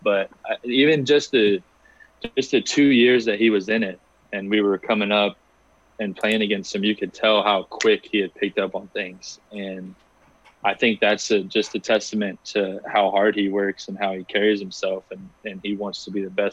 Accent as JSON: {"language": "English", "town": "Gainesville", "region": "Florida", "country": "United States", "tie": "born or raised there", "said": "Yeah, and then obviously I grew up in Gainesville, so I'm a huge Gator fan."}